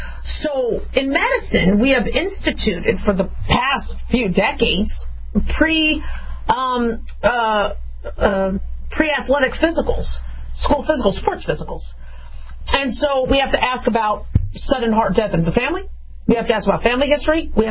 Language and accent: English; Phoenix, Arizona, United States; I remember growing up in Phoenix, they said, just stay indoors from 10 to 2.